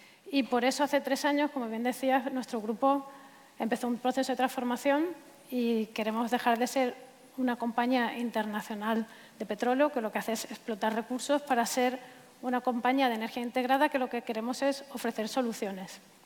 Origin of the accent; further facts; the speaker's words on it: Valencian Community, Spain; Yo soy valenciana, estudié en la Universidad Politécnica de Valencia, terminé en ingeniería industrial